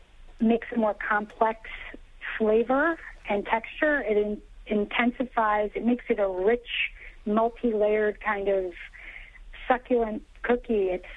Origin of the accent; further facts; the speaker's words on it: Niagara Falls, New York, United States; also born or lived in Brooklyn; now in Westchester, United States; No, I grew up in Niagara Falls.